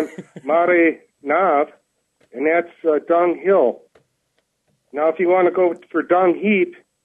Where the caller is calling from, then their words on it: Cheyenne, Wyoming, United States; I'm calling from Cheyenne.